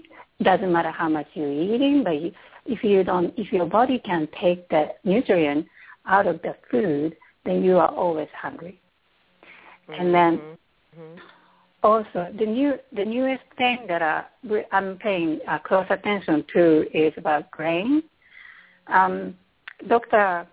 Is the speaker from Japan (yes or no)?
yes; Japan; moved away as an adult; I am Asian, and I come from Japan, and up to 30-some years, I was there.